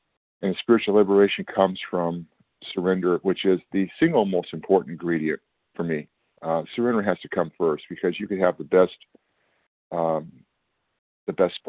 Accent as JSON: {"language": "English", "region": "California", "country": "United States", "said": "I'm from California, and I'm recovered today from this this disease."}